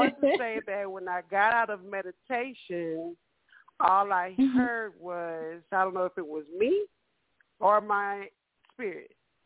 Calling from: Dallas, Texas, United States; from Dallas.

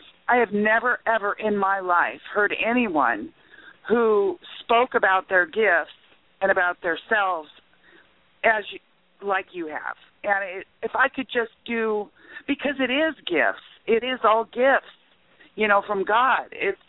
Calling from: Nebraska, United States; I'm calling from Nebraska.

